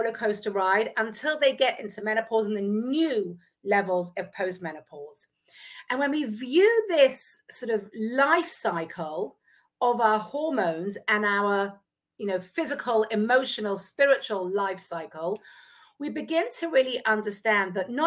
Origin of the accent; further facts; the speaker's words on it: England, United Kingdom; now in Modi'in, Israel; I am also a married mother of 5 kids. As you can hear, I'm originally from England, but I now live in Modi'in in Israel.